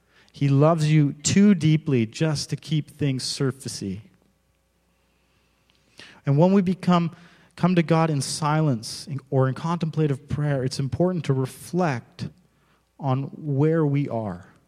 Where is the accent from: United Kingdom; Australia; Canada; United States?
Canada; Alberta; but growing up in Alberta, I experienced it.